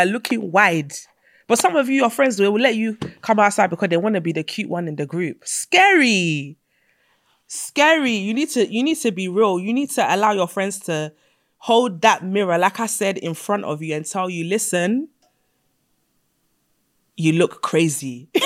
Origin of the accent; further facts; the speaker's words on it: Nigeria; as a Nigerian girl, we don't have time to be thinking about whether this approach is nice or not